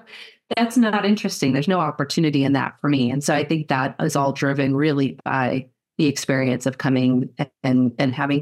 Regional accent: Kyiv, Ukraine; You know, if I don't tell you, you don't know I'm from Kiev, right? It's not obvious, but there's this whole background and whole life experience that I carry with me

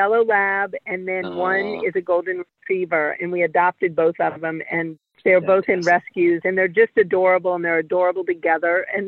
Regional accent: New Orleans, Louisiana, United States; I'm from New Orleans, lived there my whole life.

